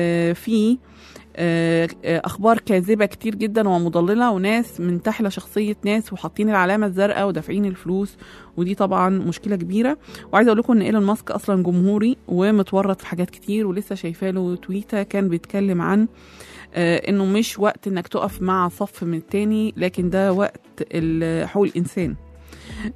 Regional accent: Egypt; ويحمي بلدنا مصر

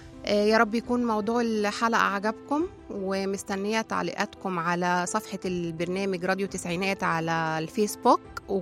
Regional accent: Egypt; واحنا كمصريين بالذات شعب ليه حكايات طويلة مع رمضان

